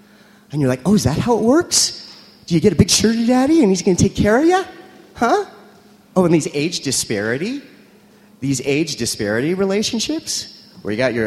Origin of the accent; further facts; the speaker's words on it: Las Vegas, Nevada, United States; I grew up in Vegas, where sex work is in the water, right?